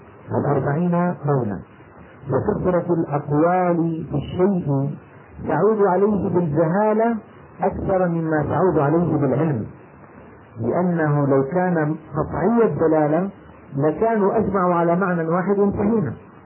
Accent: Damascus, Damascus Governorate, Syria; يعني هلا مثلا أنا دمشقي شامي

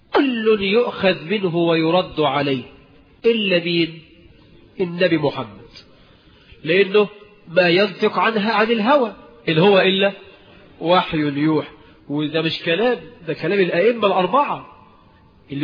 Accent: Egypt; أنا مش بالمليا، عندنا في مصر يعني بدل المليا دي مصر

